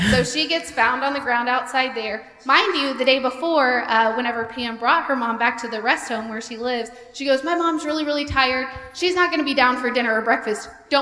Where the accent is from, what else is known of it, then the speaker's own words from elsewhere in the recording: Sedalia, Missouri, United States; I'm from a little town called Sedalia.